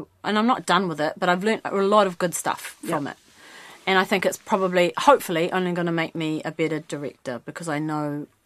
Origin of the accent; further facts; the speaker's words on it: Mount Maunganui, Bay of Plenty, New Zealand; I grew up in the Mount. My whānau live in where I come from. My Māori whakapapa is a little place called Te Puna.